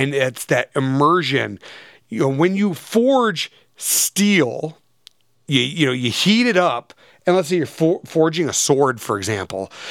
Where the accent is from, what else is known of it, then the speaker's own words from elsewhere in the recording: Michigan, United States; I'm from Michigan. Planting a palm tree up here in Michigan is not going to work out too well for you